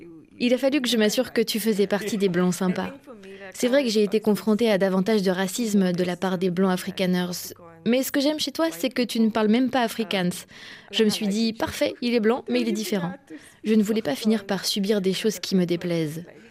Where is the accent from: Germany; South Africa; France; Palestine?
South Africa; Cape Town, Western Cape; Je viens du Cap, qui est une ville plutôt ségrégée, où les métis restent ensemble, les noirs restent ensemble, pareil pour les blancs.